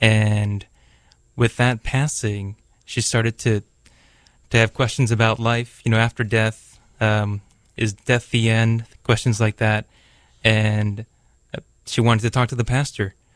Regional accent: Kobe, Hyogo, Japan; So I grew up in Kobe, and as a family, we started attending

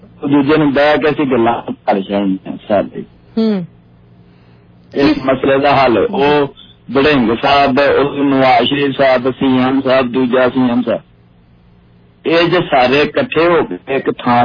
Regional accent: Pakistan; ਮੈਂ ਪਾਕਿਸਤਾਨ ਤੋਂ ਬਿਲੋਂਗ ਕਰਦਾ

